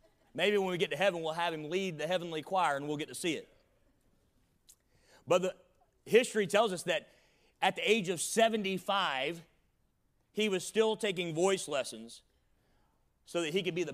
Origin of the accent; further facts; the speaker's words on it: the South, United States; accent: Southern; Now, I'm from the South, and I have a little bit of an accent, I've been told. So that's going to come out when I sing.